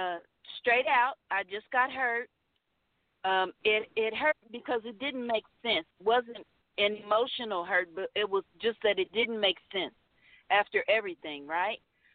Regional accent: Indianapolis, Indiana, United States; And my brother, all of us were born and raised in the Church of Christ in Indianapolis, Indiana.

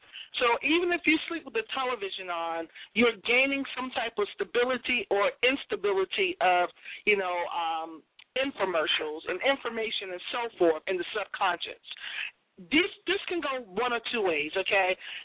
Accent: Boston, Massachusetts, United States; I'm highly offended because I am from Boston, Massachusetts, and we drive cars

